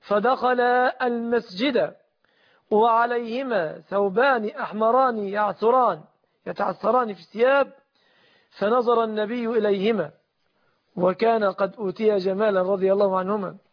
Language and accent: Arabic; Egypt; فالشبكة في أعراف أكثر الناس في بلادنا مصر